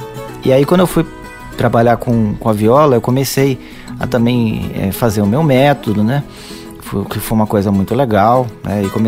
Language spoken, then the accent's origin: Portuguese; Itu, São Paulo, Brazil; also born or lived in Jaguariúna / Mogi Mirim; eu fiz um concurso público na prefeitura de Itu, né? A cidade onde eu fui criado e nasci.